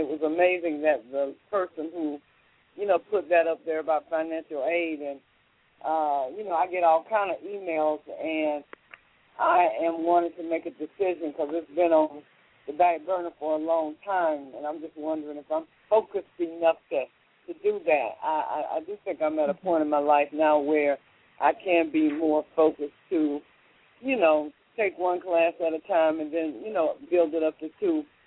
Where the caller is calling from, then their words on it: Jacksonville, Florida, United States; Oh, I'm a little bit more, I guess, north. I am actually in Jacksonville, Florida.